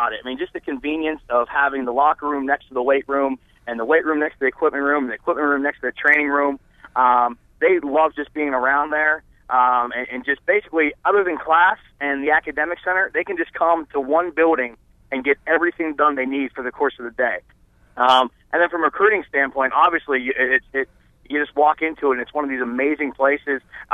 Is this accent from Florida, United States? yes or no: no; Pittsburgh, Pennsylvania, United States; I'm a guy from Pittsburgh. I think we get 350 days of rain there or snow.